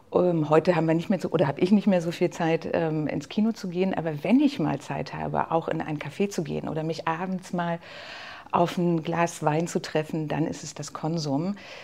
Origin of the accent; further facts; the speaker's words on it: Frankfurt, Brandenburg, Germany; für mich eine Liebeserklärung an meine alte Heimat Frankfurt-Oder cineastisch erschaffen hat.